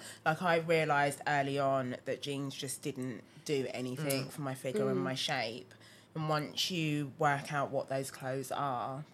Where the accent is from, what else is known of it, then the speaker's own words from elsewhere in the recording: Ghana; I think I'm from Ghana, so it's, I always say it's in my blood.